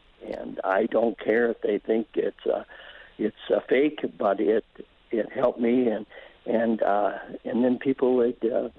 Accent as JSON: {"language": "English", "country": "Ireland", "said": "I'm Irish, and this is kind of timely."}